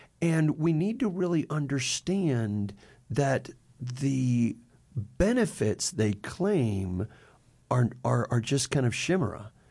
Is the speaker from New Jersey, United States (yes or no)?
no; Decatur, Georgia, United States; So growing up in Decatur, Georgia, I've got to claim Stephen Decatur, you know.